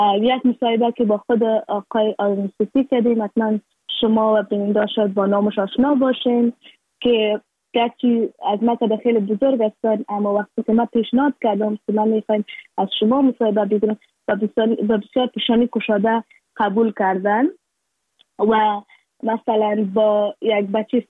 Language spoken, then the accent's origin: Persian; Afghanistan